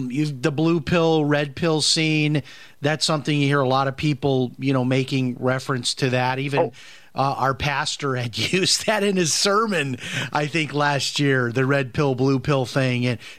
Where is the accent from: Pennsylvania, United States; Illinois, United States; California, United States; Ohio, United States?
Illinois, United States; Chicago; we have Chicago, my hometown.